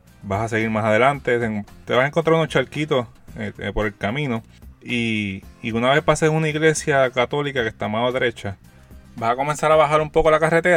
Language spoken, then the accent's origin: Spanish; Ciales, Puerto Rico; soy de Ciales. Mis papás tienen una casa de campo en el área de Toro Negro.